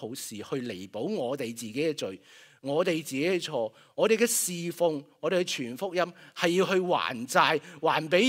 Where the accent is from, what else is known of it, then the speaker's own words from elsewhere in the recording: Guangdong, China; 我哋廣東人啊，有句話咧